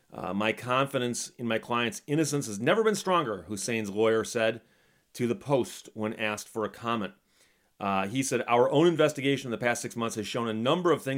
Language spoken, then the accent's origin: English; Detroit, Michigan, United States; And I've mentioned before that, you know, I'm from the Detroit area